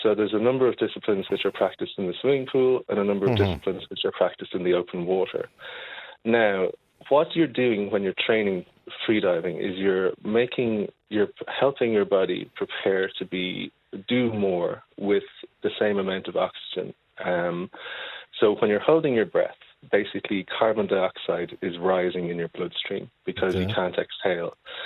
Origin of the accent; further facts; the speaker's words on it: Ireland; So what I meant by that is, like, as Irish people, we have a lot of very well-known freedivers in the freediving community internationally.